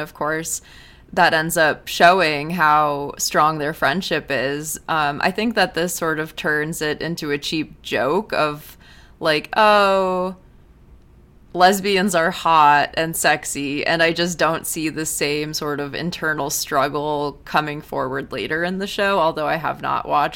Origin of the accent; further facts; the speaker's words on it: United States; which as an American, I don't know, maybe it's different in Toronto.